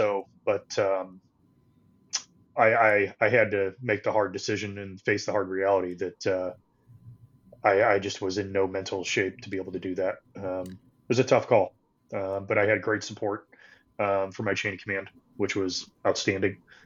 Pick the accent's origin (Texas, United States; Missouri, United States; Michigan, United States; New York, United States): Missouri, United States; St. Louis; which is very hilarious because I'm from St. Louis. I'm a St. Louis guy and I got stationed less than 2 hours from home.